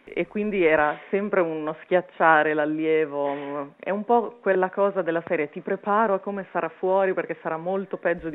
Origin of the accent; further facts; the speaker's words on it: Emilia-Romagna, Italy; born there; sono nata in Emilia Romagna, quindi ci sono molti, in Romagna in particolare, con molto turismo, quindi ero abituata a stare con le persone